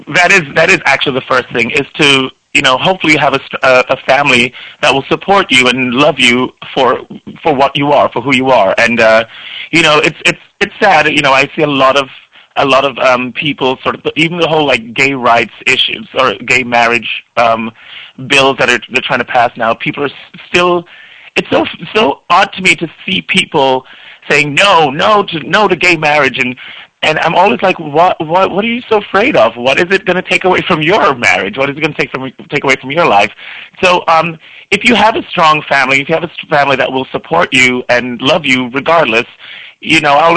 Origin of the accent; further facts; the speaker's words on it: Jamaica; born there; moved away; When I first moved to this country, I was born in Jamaica, by the way.